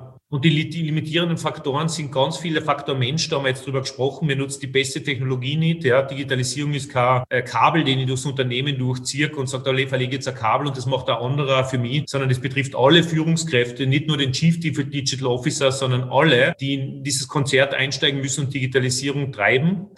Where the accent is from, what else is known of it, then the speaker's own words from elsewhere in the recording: Austria; sondern ich spreche sozusagen als Österreicher und als Kenner der Branche.